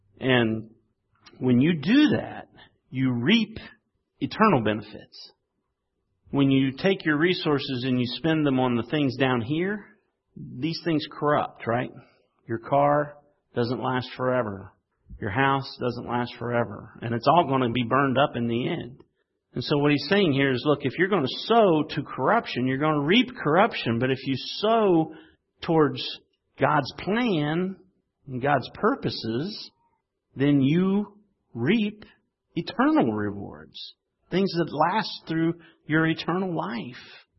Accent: West Virginia, United States; As I've told you, I'm from West Virginia. Not all of our cars run that we have. Some sit in the driveway.

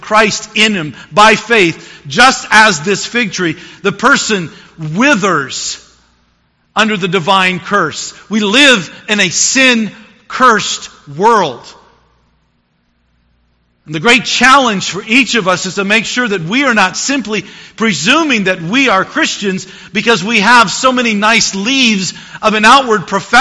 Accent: the South, United States; In our society I grew up in the South, one of the lines that was commonly said is, once saved, always saved.

